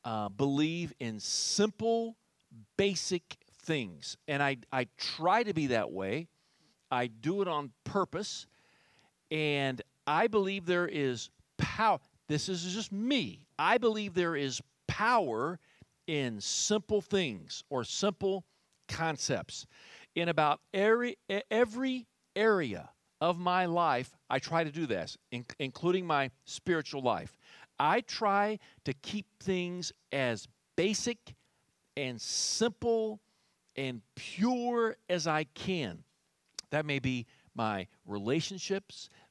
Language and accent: English; United States; I grew up in Texas County. And I wouldn't want to grow up in any other place than Texas County.